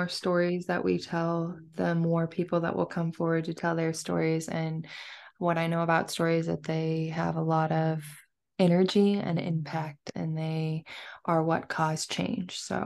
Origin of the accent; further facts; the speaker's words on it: West Coast, United States; I have to choose Alaska because I'm from the West Coast.